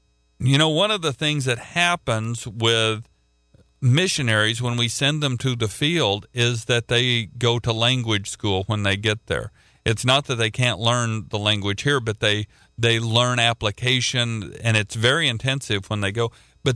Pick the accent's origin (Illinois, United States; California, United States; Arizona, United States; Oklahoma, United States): Oklahoma, United States; I'm from Oklahoma.